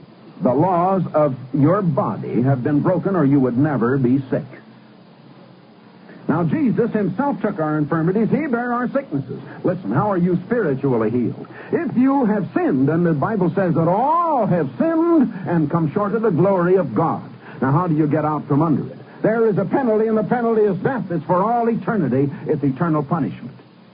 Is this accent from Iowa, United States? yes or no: yes; Iowa, United States; I was born and raised in Iowa, and we'd go out and go bobsledding or skating in the winter, and we'd go swimming and things like that in the summer.